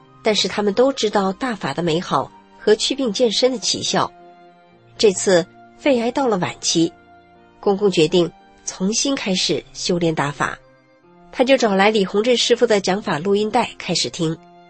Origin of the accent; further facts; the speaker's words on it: Heilongjiang, China; 是个土生土长的黑龙江人。